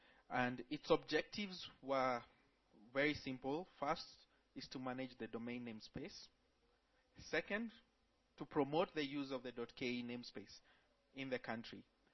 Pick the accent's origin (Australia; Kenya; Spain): Kenya; Coming from, I come from Kenya, and here in Nairobi, the private sector is more aggressive than the government.